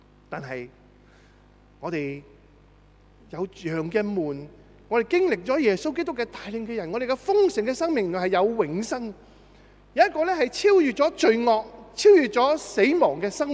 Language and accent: Chinese; China; 我中国人都有一个很贴切的形容